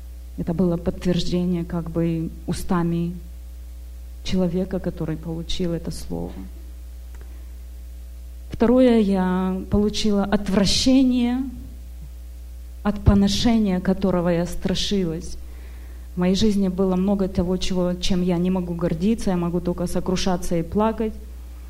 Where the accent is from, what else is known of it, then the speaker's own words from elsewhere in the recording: Sacramento, California, United States; Я из Сакраменто, штат Калифорния.